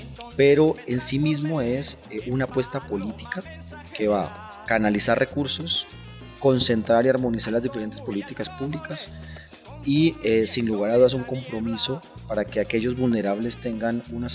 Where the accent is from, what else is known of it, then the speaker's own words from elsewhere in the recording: Caribbean Region, Colombia; yo que soy costeño, mi herencia costeña